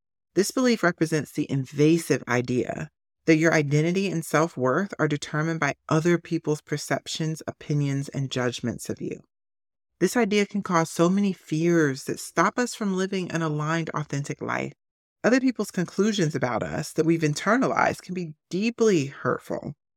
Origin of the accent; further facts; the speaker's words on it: Southern US, United States; I grew up in the Bible Belt. I get it. Jesus is king.